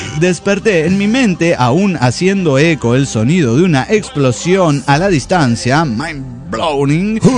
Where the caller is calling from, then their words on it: Tierra del Fuego, Argentina; de Tierra del Fuego.